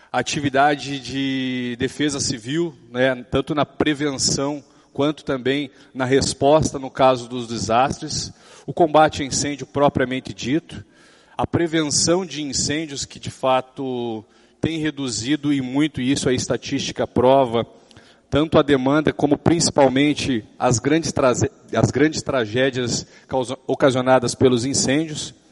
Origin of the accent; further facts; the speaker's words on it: Arapongas, Paraná, Brazil; sou primeiro-tenente do Corpo de Bombeiros da Polícia Militar do Paraná, sou natural de Arapongas, aqui no Paraná, tenho 27 anos